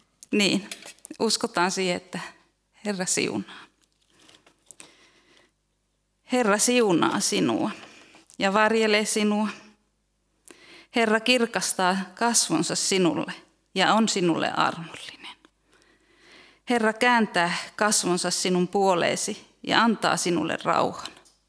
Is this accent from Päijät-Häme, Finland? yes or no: no; Jurva, South Ostrobothnia, Finland; born there; Mun papereissa lukee, että mä oon syntynyt Jurvassa. Eli tää on mun koti Furusato.